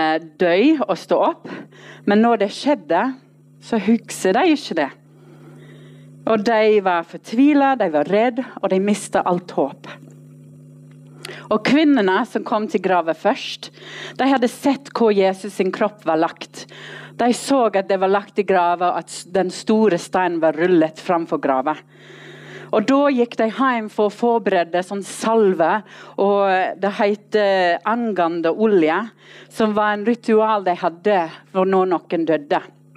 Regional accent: Australia; Norwegian is a second language; now in Norway; Ja, jeg kommer fra Australia, men jeg har bodd her nå i snart 10 år.

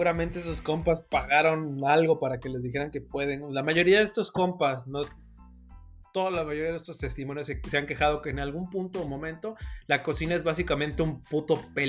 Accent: Mexico; Yo soy mexicano, que te quede bien claro.

